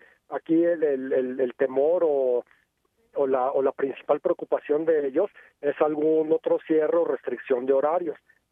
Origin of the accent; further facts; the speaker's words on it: León, Guanajuato, Mexico; Yo provengo de la ciudad de León, Guanajuato, y nosotros en León, Guanajuato